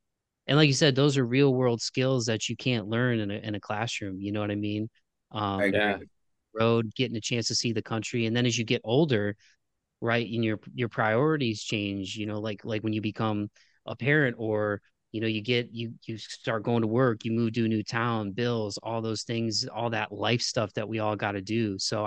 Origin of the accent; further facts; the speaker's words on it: Toledo, Ohio, United States; Like where I'm from in Toledo, and this isn't a knock on my hometown